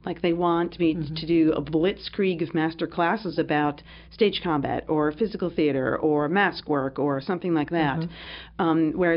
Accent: United States; or not the idea of the clown can be abused in the same way that it has been in my own experience as an American.

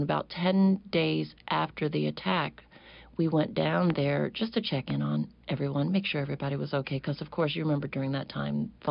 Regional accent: Mobile, Alabama, United States; I grew up in Alabama, in Mobile, where the houses are built very high up because of flooding.

